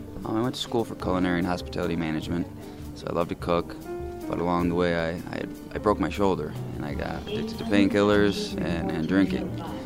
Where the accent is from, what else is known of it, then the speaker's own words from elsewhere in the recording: Syracuse, New York, United States; also born or lived in Binghamton; I'm originally from Binghamton. Came up here when I was about 6, though, and I've been in Syracuse ever since.